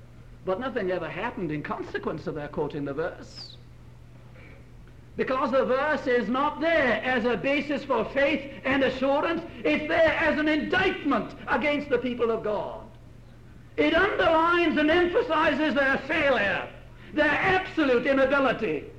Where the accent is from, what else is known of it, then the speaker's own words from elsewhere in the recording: Wales, United Kingdom; Now, I think it matters that I'm Welsh. I wouldn't want to be mistaken for anything other.